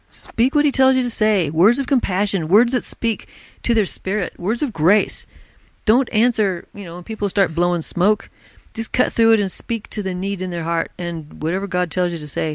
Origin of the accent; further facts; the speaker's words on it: Oregon, United States; See, that just blows my mind because I was raised in Oregon.